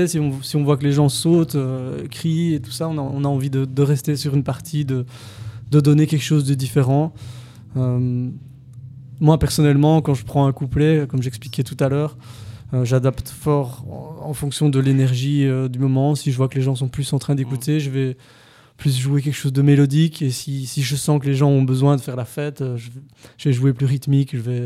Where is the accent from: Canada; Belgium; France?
Belgium; Liège, Wallonia; Alors Liège, donc on vient de Liège, hein. C'est une ville en Belgique qui est assez petite, et on se connaît tous.